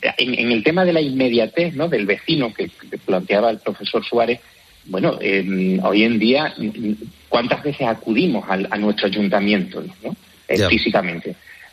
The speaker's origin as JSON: {"language": "Spanish", "region": "Extremadura", "country": "Spain", "said": "Yo hablo, por ejemplo, de mi tierra, Extremadura, donde tenemos cerca de 400 municipios."}